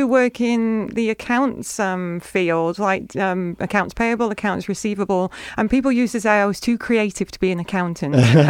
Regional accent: Stoke-on-Trent, West Midlands, United Kingdom; moved away; from a county called Staffordshire. The city or town was Stoke-on-Trent.

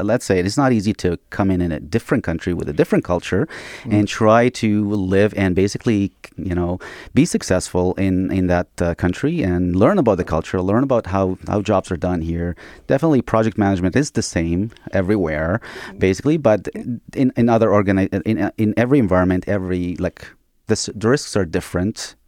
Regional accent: Egypt; English is a second language; moved away as an adult; now in Canada; No, I'm originally from Egypt. I moved here around in the year 2006.

